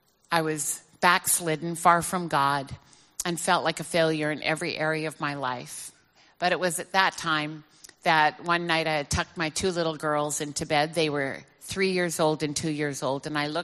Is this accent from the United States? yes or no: no; Vancouver, British Columbia, Canada; We're both from Vancouver, Canada, born and raised there.